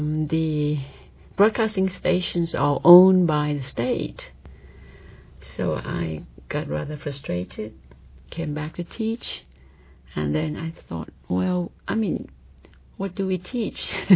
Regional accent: Thailand; English is a second language; I come from Thailand and I teach there.

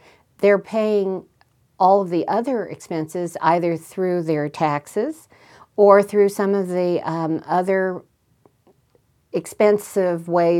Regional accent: San Francisco, California, United States; I grew up in San Francisco, and the history of the neighborhoods, certainly after World War II, was that people kept their victory gardens going.

